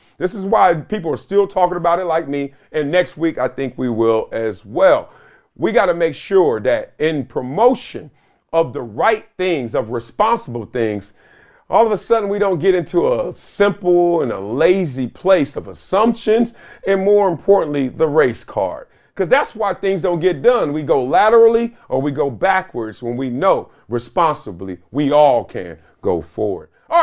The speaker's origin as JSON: {"language": "English", "town": "Compton", "region": "California", "country": "United States", "tie": "born or raised there", "said": "as a young black male that was growing up in Compton, South Central"}